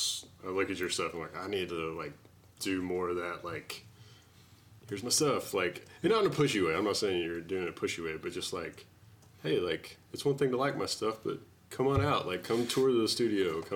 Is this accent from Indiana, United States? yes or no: no; Texas, United States; also born or lived in San Antonio; I grew up in a small town around Abilene, about 2,000 people.